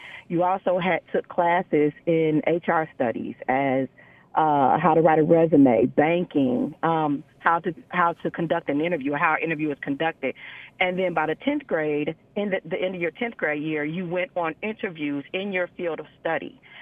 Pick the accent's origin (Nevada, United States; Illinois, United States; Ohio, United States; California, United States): Ohio, United States; Dayton; I grew up in Dayton, Ohio, and I went to a high school called John H. Patterson Cooperative High School.